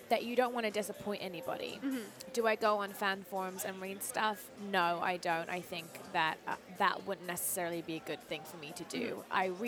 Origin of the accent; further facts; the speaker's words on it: United Kingdom; accent: mid-Atlantic; moved away as an adult; now in United States; I'm British. For the last third of my life, I've lived in the States.